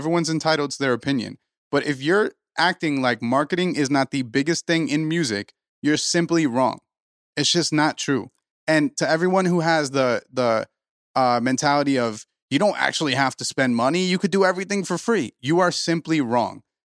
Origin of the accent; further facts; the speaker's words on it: New Jersey, United States; We're three nobodies from New Jersey, right? And me and Bales are two nobodies from New Jersey.